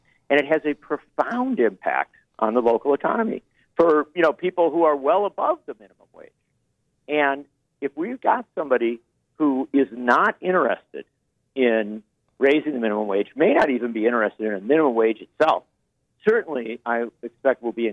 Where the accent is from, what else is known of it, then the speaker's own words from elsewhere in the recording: Midwest, United States; And I'm a Midwesterner.